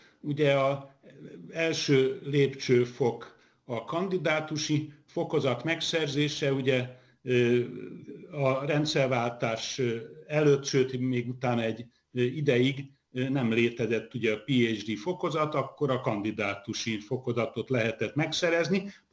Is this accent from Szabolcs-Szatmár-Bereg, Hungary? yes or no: no; Budapest, Hungary; born there; én Budapesten születtem, ahogy mondottam, 57-ben, most már 68-at be is töltöttem. Nekem már a szüleim is Budapesten születtek